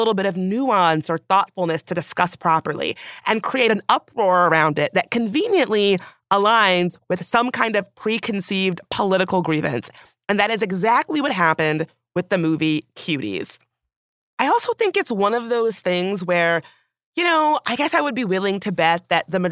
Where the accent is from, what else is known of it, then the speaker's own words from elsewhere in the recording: the South, United States; And I also grew up doing dance squads and like dance teams, which I have to say, like growing up in the South, sometimes those dance squads were a little bit questionable.